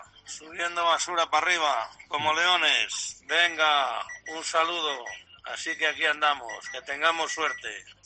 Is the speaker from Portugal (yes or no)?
yes; Portugal; el portugués